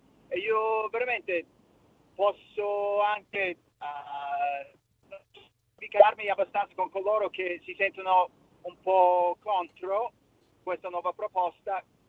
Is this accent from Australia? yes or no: yes; Australia; Italian is a second language; io sono australiano, ci siamo andati nel 4, siamo rientrati in Australia nel 2015.